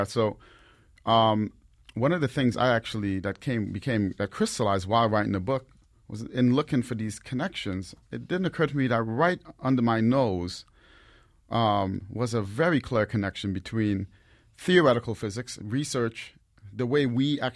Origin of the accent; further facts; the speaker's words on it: New York City, New York, United States; And a lot of my friends growing up in the Bronx, we all had inquisitive minds and we wondered about these things.